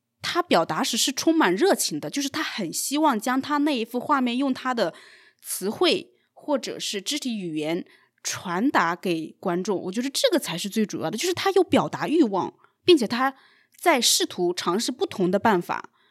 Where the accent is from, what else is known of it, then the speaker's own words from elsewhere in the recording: China; 虽然我是一个土生土长的中国人。